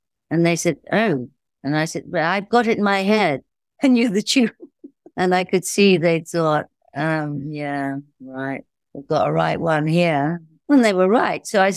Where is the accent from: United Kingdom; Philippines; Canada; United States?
United Kingdom; Belfast, Northern Ireland; And I am Irish. I'm from Belfast.